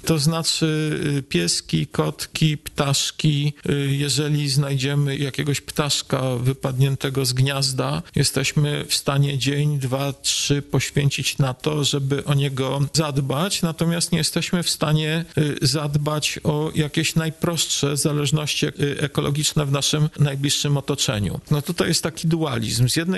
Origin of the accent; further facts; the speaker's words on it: Radom, Masovian Voivodeship, Poland; ja pochodzę z Radomia